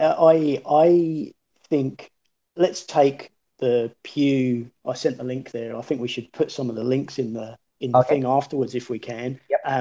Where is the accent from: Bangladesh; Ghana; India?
Bangladesh; I'd say to people, oh, I'm from Bangladesh